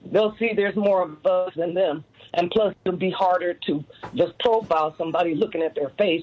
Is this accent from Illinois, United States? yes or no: yes; Chicago, Illinois, United States; I'm from Chicago, so I'm just kind of jumping in here.